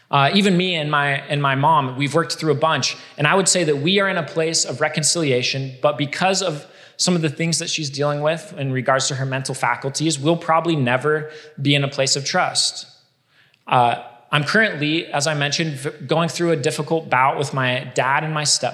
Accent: Baker City, Oregon, United States; It's a small town of like 10,000 people, Baker City

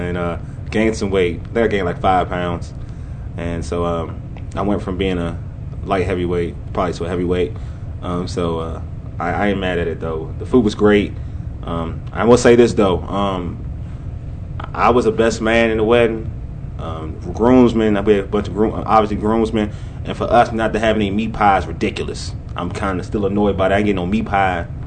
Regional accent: Nigeria; I'm Nigerian.

